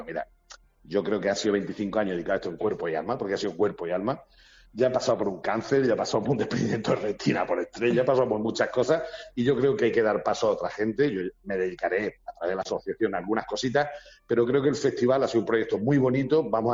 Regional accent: Arenas de San Pedro, Castile and León, Spain; los cines de mi pueblo natal, de Arenas San Pedro, donde yo veía cine de pequeño, las películas que veíamos en los 70 y los 80.

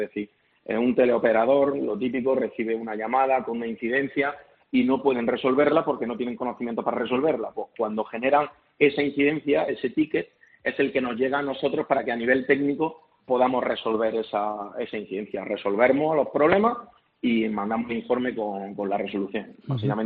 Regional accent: Linares, Andalusia, Spain; entre que soy de Linares

